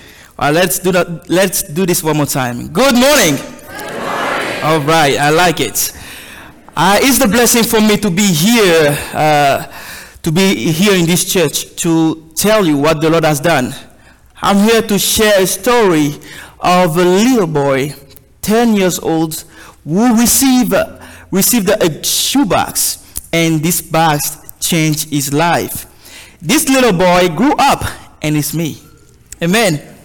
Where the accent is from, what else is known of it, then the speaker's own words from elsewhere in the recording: Côte d’Ivoire; It's a long name because I am originally from West Africa in a country called Cote d'Ivoire.